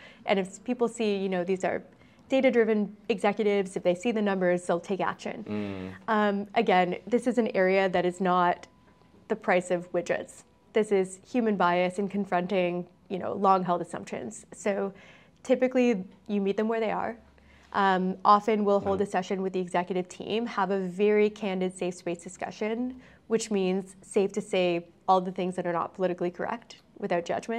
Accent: United States; I'm an American. I run actually a U.S. headquartered company.

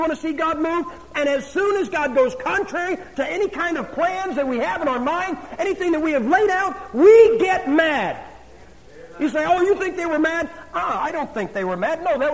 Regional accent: Ohio, United States; Now we're from Ohio, correct?

